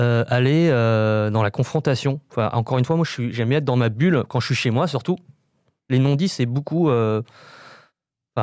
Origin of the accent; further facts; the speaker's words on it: France; born there; je suis d'origine vietnamienne. Enfin, je suis né en France, mais mes parents sont vietnamiens.